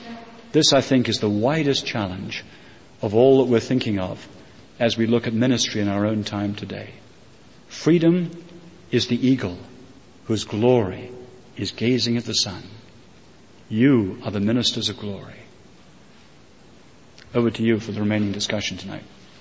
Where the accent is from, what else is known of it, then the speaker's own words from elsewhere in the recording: England, United Kingdom; So I, as an Englishman, would like to see America live up to the best of the American promise in order to do that.